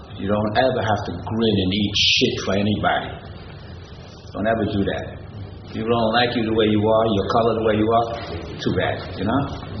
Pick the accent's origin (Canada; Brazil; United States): United States; New York City, New York; I grew up in New York City, multiracial section